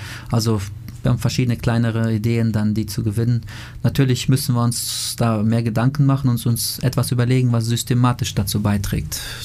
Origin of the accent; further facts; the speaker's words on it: Omsk Oblast, Russia; Ich komme aus der Nähe von Omsk